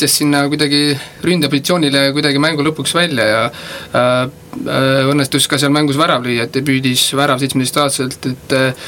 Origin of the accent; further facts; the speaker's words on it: Hiiu County, Estonia; ma olen Hiiumaalt pärit ja läksin Hiiumaale siis suveks